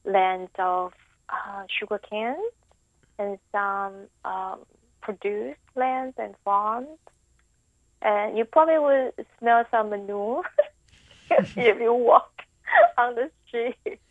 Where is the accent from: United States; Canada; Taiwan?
Taiwan; Pingtung County; I was born and raised in a southern village, a very small one in Pingtung, Taiwan.